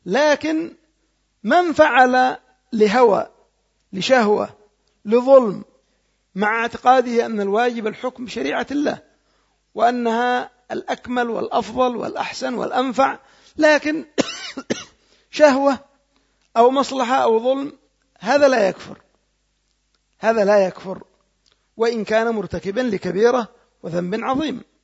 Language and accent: Arabic; Yemen; مثل ما يقال عندنا في اليمن دغدغ جمل